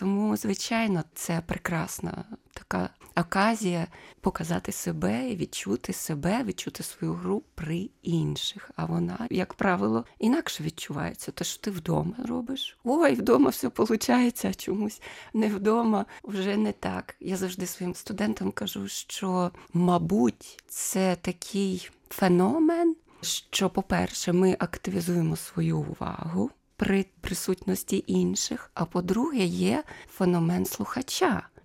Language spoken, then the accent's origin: Ukrainian; Kharkiv, Kharkiv Oblast, Ukraine; Тобто то, чого ми боялися, воно, на жаль, відбулося в моєму рідному місті.